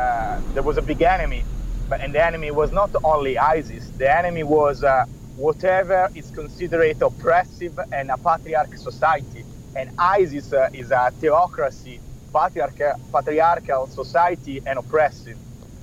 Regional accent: Italy; I come from Italy.

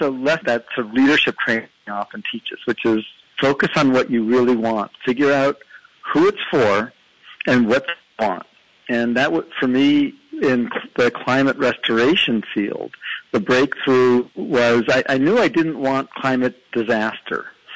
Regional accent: East Coast, United States; And I grew up on the East Coast, and when I learned to drive

